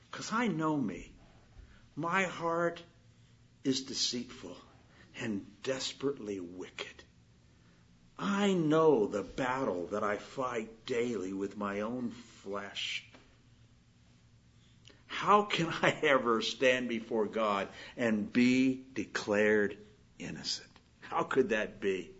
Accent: Midwest, United States; I'm from the Midwest. You're not.

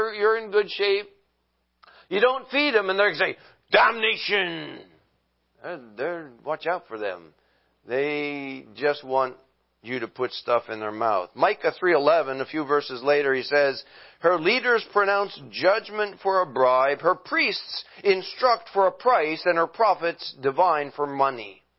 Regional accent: New Orleans, Louisiana, United States; Now, when I was a child, growing up in New Orleans, this was back in the 60s, I went to Sunday school, to our church

